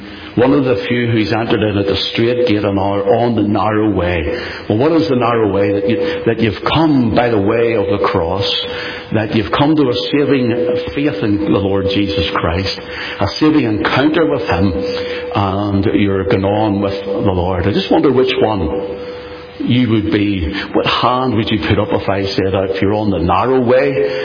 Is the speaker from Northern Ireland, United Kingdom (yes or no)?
yes; Belfast, Northern Ireland, United Kingdom; Because I grew up a Protestant, in brackets. I grew up a loyalist. I grew up around this whole area. I come from the Shore Road, and my grandmother lived just around the corner here in Rathcoole.